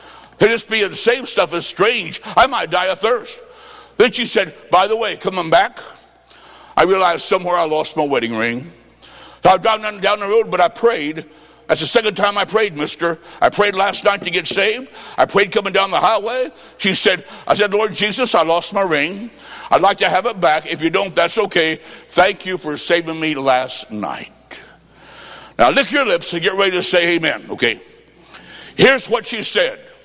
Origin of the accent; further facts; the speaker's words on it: Illinois, United States; Ma'am, I'm from Illinois. Back there is 20 below.